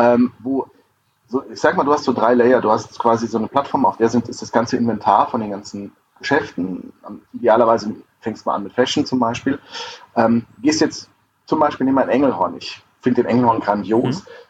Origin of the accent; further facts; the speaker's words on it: Mannheim, Baden-Württemberg, Germany; Ich komme aus Mannheim